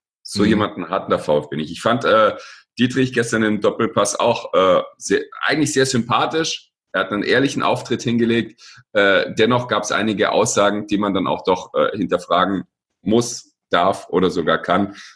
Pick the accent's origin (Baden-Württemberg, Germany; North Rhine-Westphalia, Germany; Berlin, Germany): Baden-Württemberg, Germany; ich komme aus der Nähe von Stuttgart.